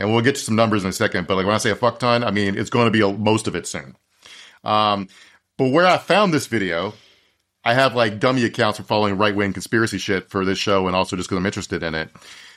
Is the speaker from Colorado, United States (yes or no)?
no; Virginia, United States; I'm going to focus on my home state of Virginia